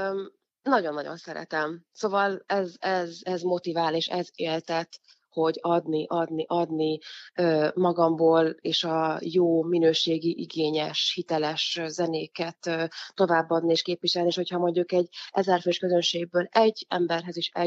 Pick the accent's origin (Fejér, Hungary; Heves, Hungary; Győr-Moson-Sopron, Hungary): Heves, Hungary; Eger; ő járt Egerben, mert ott nőttünk föl a Farkas Ferenc zeneiskolába, aztán oda is követtem